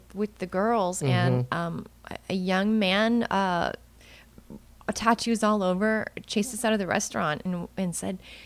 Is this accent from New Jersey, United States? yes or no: no; Texas, United States; I'm from Texas. I'm from Central Texas.